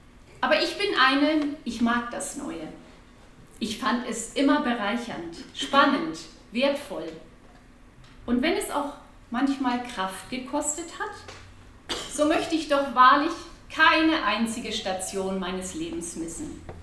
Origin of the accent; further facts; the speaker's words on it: Rendsburg, Schleswig-Holstein, Germany; Ich bin geboren und aufgewachsen in Rendsburg und im Januar hierher in meinen Heimatort zurückgekehrt.